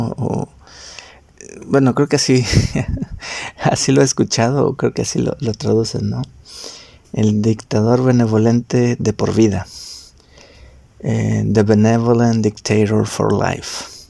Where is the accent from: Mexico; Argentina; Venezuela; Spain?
Mexico; born there; Yo me encuentro ubicado en México. Soy mexicano de nacimiento y pues muy feliz de serlo.